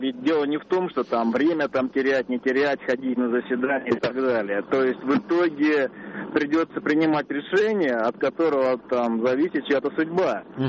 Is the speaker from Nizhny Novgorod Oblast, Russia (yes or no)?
no; Moscow, Russia; я из Москвы.